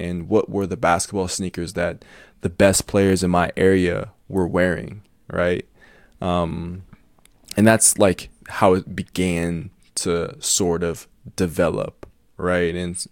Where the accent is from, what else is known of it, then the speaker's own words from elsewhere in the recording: Denver, Colorado, United States; I grew up in Denver, Colorado.